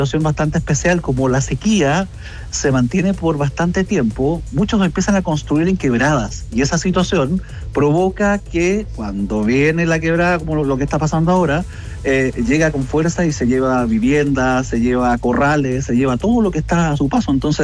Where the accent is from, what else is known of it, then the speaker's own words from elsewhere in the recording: Andacollo, Coquimbo, Chile; Fíjese que yo lo viví el año 84, 87, pero era un niño. Yo soy de Andacollo